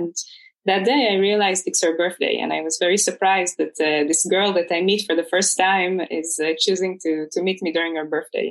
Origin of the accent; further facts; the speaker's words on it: Israel; as an Israeli growing up in Israel, it's a consensus to believe